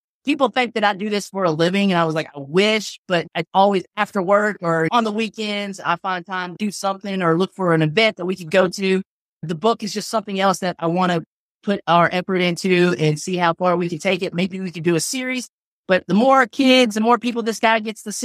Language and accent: English; Kentucky, United States; which is a Hawaiian name, but I'm not Hawaiian. I'm from Kentucky.